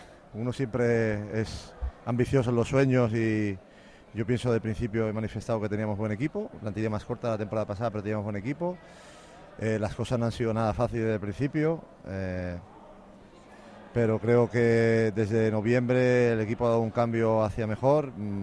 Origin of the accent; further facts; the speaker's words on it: Andalusia, Spain; yo soy andaluz y como andaluz